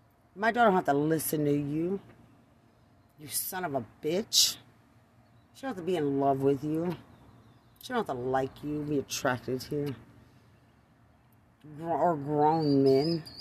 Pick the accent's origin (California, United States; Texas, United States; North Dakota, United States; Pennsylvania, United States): Texas, United States; I'm from Lubbock County.